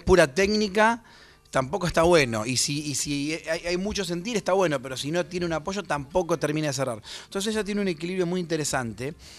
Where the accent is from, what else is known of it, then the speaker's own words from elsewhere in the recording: Rosario, Santa Fe, Argentina; que habla de nuestra provincia de Santa Fe porque ella es rafaelina y yo soy rosarino.